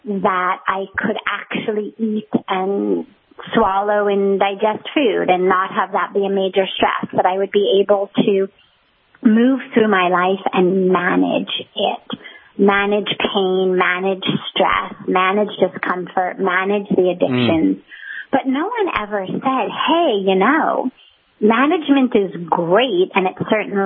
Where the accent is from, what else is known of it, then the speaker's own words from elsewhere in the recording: Los Angeles, California, United States; I was raised in Los Angeles in Hollywood